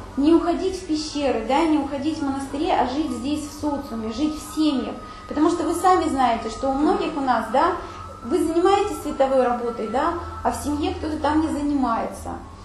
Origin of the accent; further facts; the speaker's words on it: Arkhangelsk Oblast, Russia; я из Архангельской области